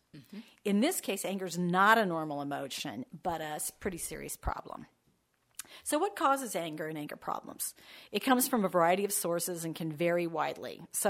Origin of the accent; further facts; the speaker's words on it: California, United States; moved away; I came from California.